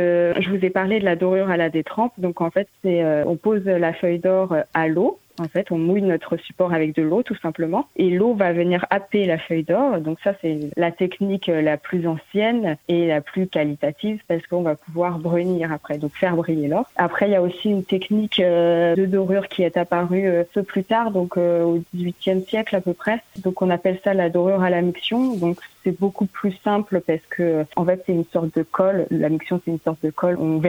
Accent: Bouloire, Pays de la Loire, France; je suis originaire de Bouloir, donc j'ai voulu me rapprocher de ma famille, étant donné qu'ils sont tous sur la commune.

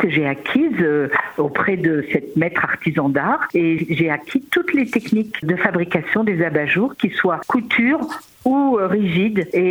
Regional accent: Mortagne-au-Perche, Normandy, France; je suis originaire de l'Orne, je suis née à Mortagne-au-Perche et après ma carrière parisienne, j'ai eu envie de retrouver mes origines

